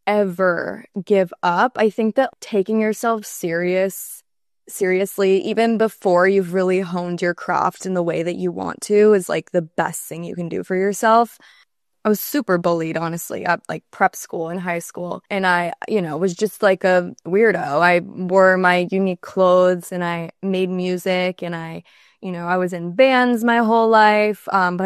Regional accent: Rhode Island, United States; moved away as an adult; now in Los Angeles, United States; I moved at like 18, a week out of high school, straight to LA, knew nobody. I'm from Rhode Island. So I moved cross country

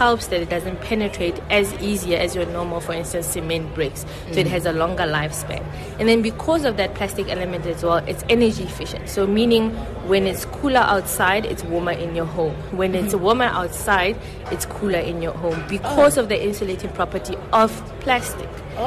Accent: Zamdela, Free State, South Africa; I come from Zamdela, Taylor Park, specifically in the townships.

